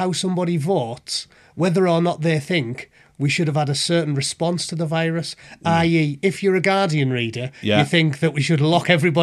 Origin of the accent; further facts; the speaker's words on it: Middlesbrough, North East England, United Kingdom; I'm from Middlesbrough.